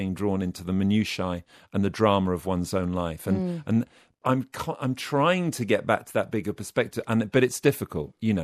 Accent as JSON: {"language": "English", "town": "Oxford", "region": "South East England", "country": "United Kingdom", "tie": "born or raised there", "said": "my hometown of Oxford, you'd walk through on a Friday or Saturday night and you kept your head down."}